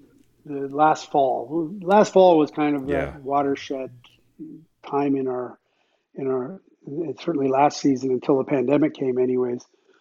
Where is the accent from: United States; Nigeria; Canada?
Canada; Scarborough, Ontario; And it struck me that Wayne Simmons is from Scarborough. I'm from Scarborough.